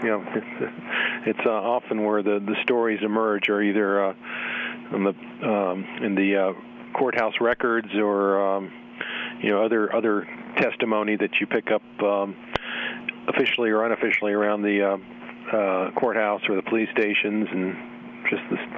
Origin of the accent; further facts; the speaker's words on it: Alexandria, Virginia, United States; also born or lived in Washington, D.C.; Well, I kind of grew up all over, mostly in the Washington, D.C. area. I grew up in the town of Alexandria, which is across the Potomac from the Capitol